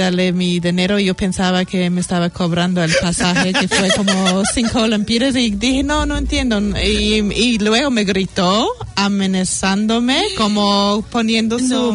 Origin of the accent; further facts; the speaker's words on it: New Zealand; Yo soy kiwi